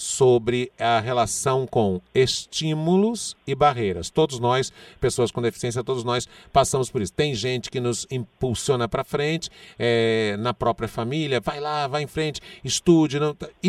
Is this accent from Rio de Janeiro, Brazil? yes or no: yes; Rio de Janeiro, Brazil; born there; Eu amarrava elástico no óculos para jogar bola no subúrbio em que eu nasci, no Rio de Janeiro.